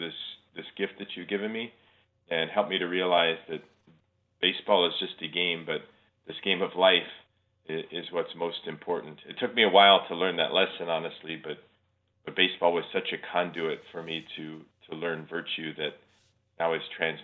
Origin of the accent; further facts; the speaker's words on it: Illinois, United States; You know, I was from Illinois and went to Mississippi State.